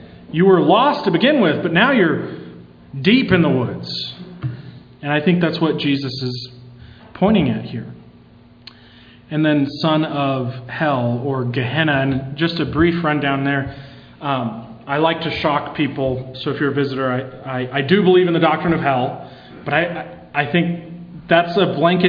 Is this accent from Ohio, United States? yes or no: no; Utah, United States; this passage has always resonated with me, being born and raised in Utah.